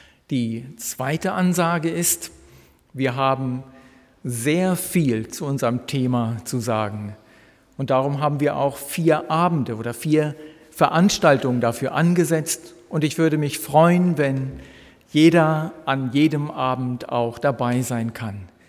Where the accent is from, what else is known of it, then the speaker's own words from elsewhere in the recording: Celle, Lower Saxony, Germany; Ich bin selbst aus der Nähe von Celle, einer kleinen Stadt, die mich sehr an die Stadt Wittstock erinnert.